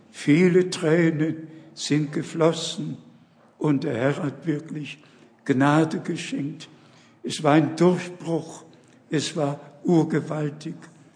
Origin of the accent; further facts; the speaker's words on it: United States; German is a second language; Ich habe noch ein Ehepaar mitgebracht. Wir sind ja alle aus den USA.